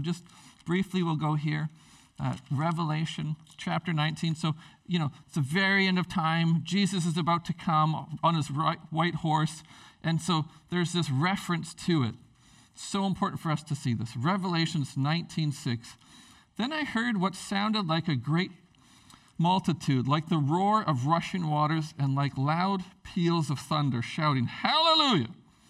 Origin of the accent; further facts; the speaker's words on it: Prince Rupert, British Columbia, Canada; now in Whitehorse, Canada; And so a long time ago when I grew up in Prince Rupert, you heard briefly about the church experience that I had.